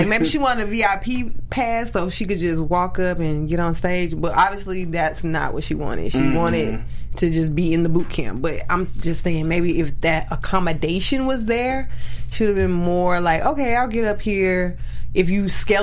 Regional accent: the South, United States; I'm from the South.

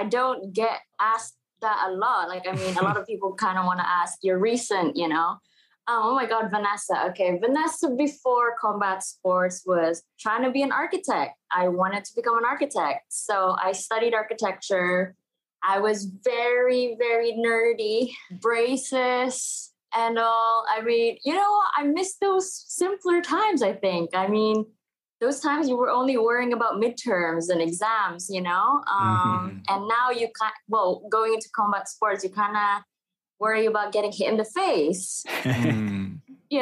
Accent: Philippines; now in United Kingdom; I'm from the Philippines.

